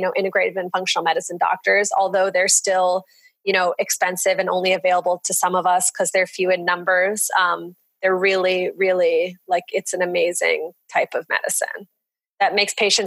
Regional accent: Dallas, Texas, United States; born there; now in New York City, United States; I was born in Dallas, Texas, but didn't live there for long. I live in New York City now in Brooklyn.

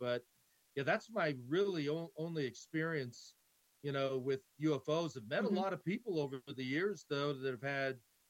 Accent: Seattle, Washington, United States; I'm up in the Pacific Northwest. Seattle is my hometown, so I'm back home

